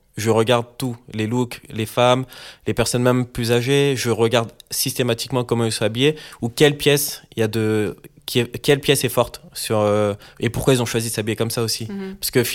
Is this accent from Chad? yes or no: no; France; j'aime me rappeler que je suis français quand je vois que je parle très très mal anglais.